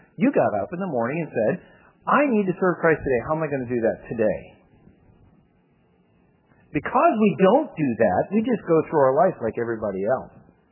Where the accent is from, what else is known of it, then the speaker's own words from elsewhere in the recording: Scotland, United Kingdom; one of the things that bothers me as a Scotsman, I end up buying something